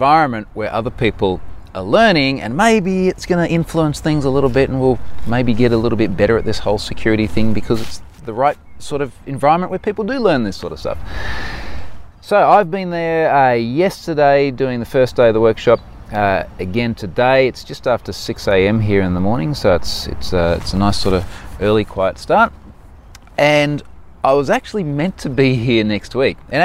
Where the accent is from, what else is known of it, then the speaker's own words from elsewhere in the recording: Queensland, Australia; Rockhampton is in my home state. It's in Queensland, which is nice.